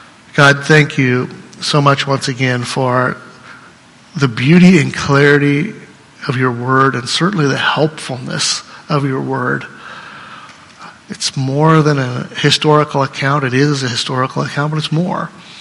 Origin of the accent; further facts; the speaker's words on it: Iowa, United States; And I want to talk like a Southerner, even though I'm from Iowa.